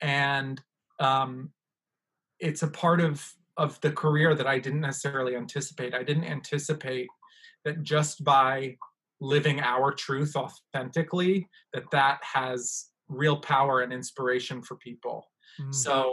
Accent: New York, United States; And then even though we're both from New York, I had never worked with Thorgy Thor

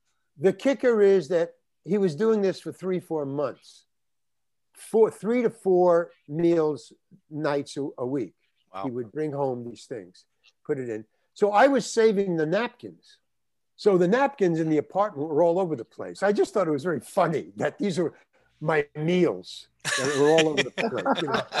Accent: New York, United States; Because I grew up in New York. So the Village was like a mecca to me.

